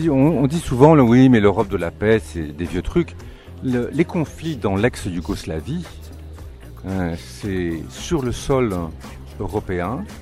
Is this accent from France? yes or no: no; Switzerland; Je suis suisse.